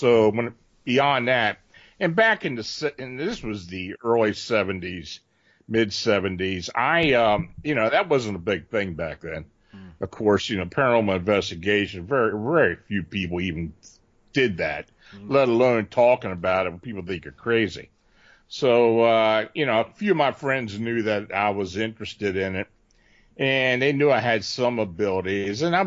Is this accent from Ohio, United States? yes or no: no; Gettysburg, Pennsylvania, United States; also born or lived in Maryland; I was born and raised near the Gettysburg Battlefield in South Central Pennsylvania, which is where I do reside again. I lived down in Maryland near Baltimore for about 40 years, and I moved back up here.